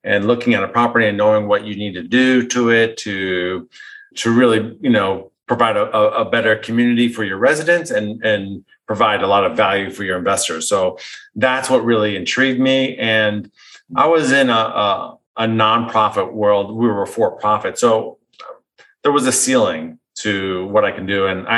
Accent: New Jersey, United States; growing up in New Jersey, I shoveled driveways, and during the winter, we auto detailed cars during the summer

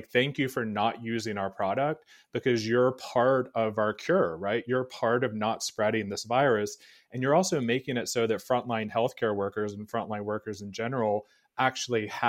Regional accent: the South, United States; I'm from the South.

